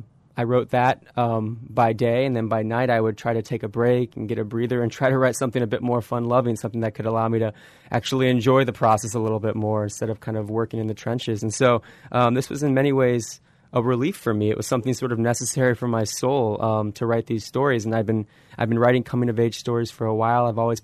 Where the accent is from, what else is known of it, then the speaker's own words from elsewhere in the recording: Fort Wayne, Indiana, United States; there's a small neighborhood in Fort Wayne, Indiana, which is my hometown.